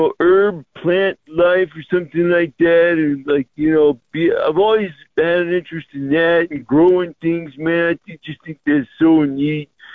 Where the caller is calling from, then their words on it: San Francisco, California, United States; Hey, Kevin, it's your correspondent over here from San Francisco, man.